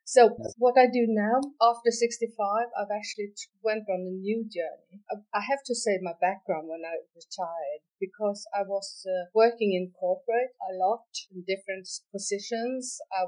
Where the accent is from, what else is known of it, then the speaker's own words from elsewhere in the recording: Stockholm, Stockholm County, Sweden; English is a second language; And yeah. I'm actually from Sweden, Stockholm, the capital of Sweden. So if I speak strangely, that is why.